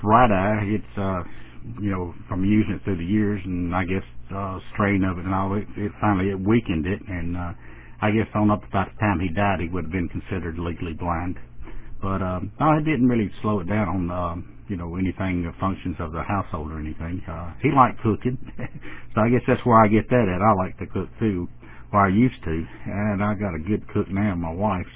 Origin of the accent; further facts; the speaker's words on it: Nashville, Tennessee, United States; Then I was raised up then in Nashville.